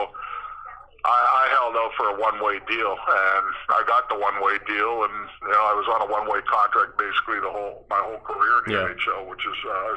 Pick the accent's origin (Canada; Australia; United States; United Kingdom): Canada; Toronto, Ontario; growing up in Toronto